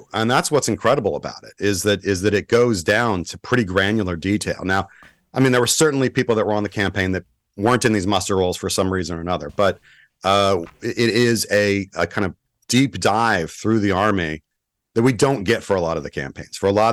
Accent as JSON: {"language": "English", "country": "United States", "said": "No, people don't like to hear that, but I'm an American. I got no dog in this fight."}